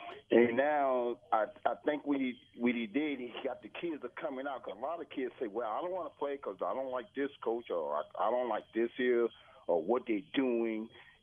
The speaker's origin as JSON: {"language": "English", "town": "Berwick", "country": "United States", "said": "I'm from Berwick, and I my family from Berwick, and we've been living in Berwick over 40 years"}